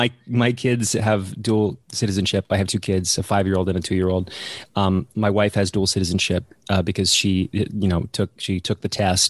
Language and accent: English; Dallas, Texas, United States; I'm from Dallas, Texas.